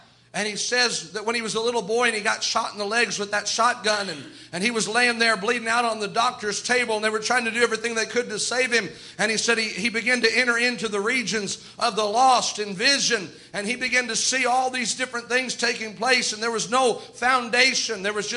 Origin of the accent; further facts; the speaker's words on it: United States; Yet I can't remember it, but because I'm an American, I was represented there.